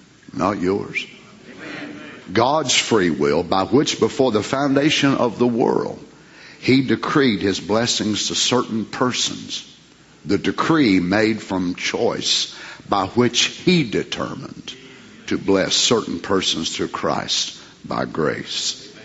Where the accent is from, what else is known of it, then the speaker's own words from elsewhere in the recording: Kentucky, United States; I'm from Kentucky.